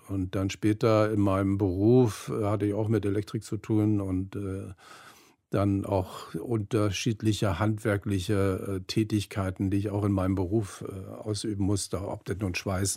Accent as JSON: {"language": "German", "town": "Rudow", "region": "Berlin", "country": "Germany", "tie": "born or raised there", "said": "Aber ich bin in Rudow aufgewachsen, in einem wunderschönen, verwilderten Garten"}